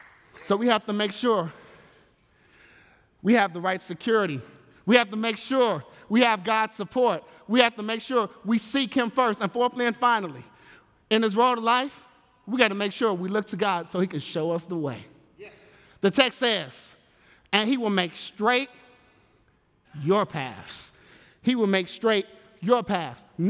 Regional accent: Inglewood, California, United States; You know, I grew up in Inglewood, and it seemed like everybody in the community, everybody went to church.

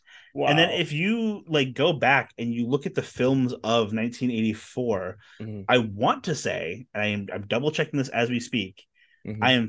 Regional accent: Sarasota, Florida, United States; Paul Rubens, who passed away this week, which he's from my hometown too.

